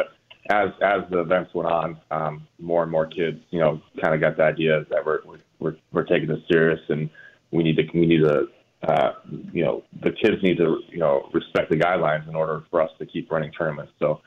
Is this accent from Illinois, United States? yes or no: yes; Rockford, Illinois, United States; I grew up outside of Rockford in a really small town